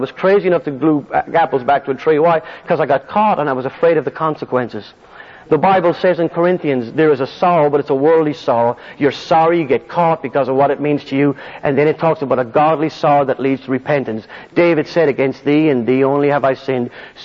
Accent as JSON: {"language": "English", "country": "Ireland", "tie": "born or raised there", "said": "When I was a kid growing up in Ireland, we used to play soccer in the playground"}